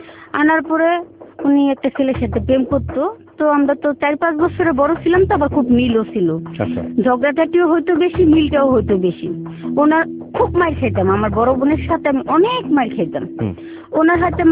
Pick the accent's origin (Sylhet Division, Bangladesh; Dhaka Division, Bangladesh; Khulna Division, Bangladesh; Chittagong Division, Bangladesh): Sylhet Division, Bangladesh; Sylhet; আমার জন্ম জেলা, আমি সিলেট থেকে আসছি।